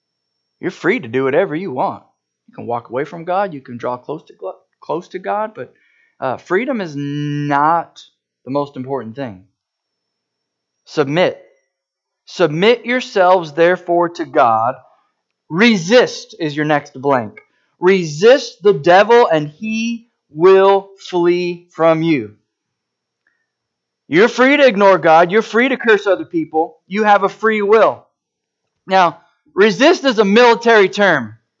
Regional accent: United States; Oh, wait, I'm an American. I have freedom.

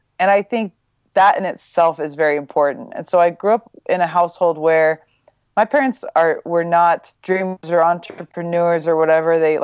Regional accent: Midwest, United States; I grew up in the Midwest, very normal, I guess you could say, just a mom and a dad, two sisters, Midwest, not rich, not poor

